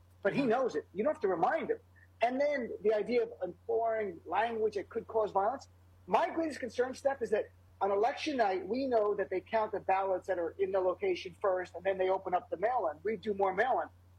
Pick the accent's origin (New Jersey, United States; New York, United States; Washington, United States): New Jersey, United States; Well, look, I'm from New Jersey. We say vote early, vote often.